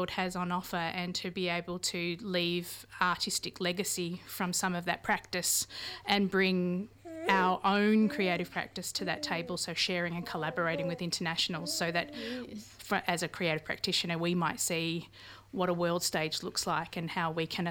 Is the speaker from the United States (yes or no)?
no; Australia; now in Auckland, New Zealand; as an Aussie now living in Tāmaki for 9 years